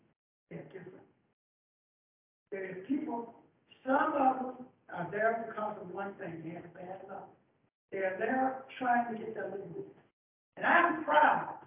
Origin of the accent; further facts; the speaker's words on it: the South, United States; I come from the South.